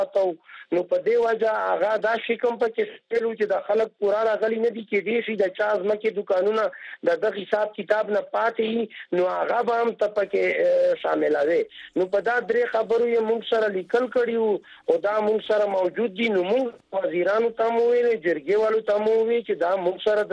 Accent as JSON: {"language": "Pashto", "region": "Khyber Pakhtunkhwa", "country": "Pakistan", "lives_now": "Peshawar, Pakistan"}